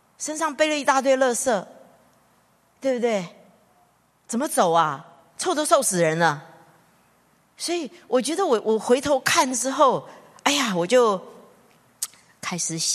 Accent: China; 我们中国人哈，预见未来哈，接下来经济不好，我现在就少一点奉献。

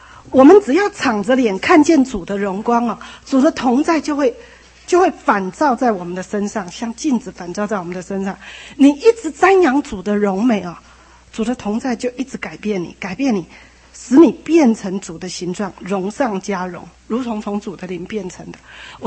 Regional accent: Taipei, Taiwan; 我是台北人啊，那在家里也是老幺哈，女孩子的老幺

